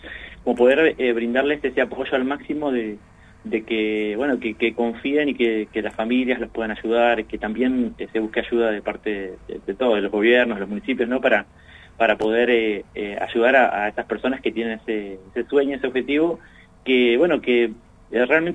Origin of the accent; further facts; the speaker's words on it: Comodoro Rivadavia, Chubut, Argentina; yo soy de Comodoro Rivadavia, ya desde muy pequeño siempre estuve muy ligado a las artes